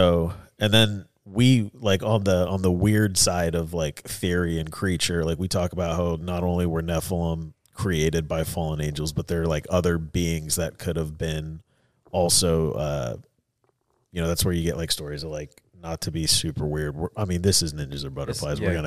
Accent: Fort Walton Beach, Florida, United States; This was in, actually, my hometown, Fort Walton Beach, Florida.

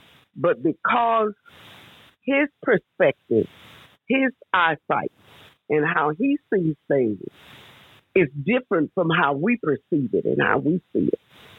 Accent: Houston, Texas, United States; first of all, I'm from Houston, Texas, and I am grateful for so many things.

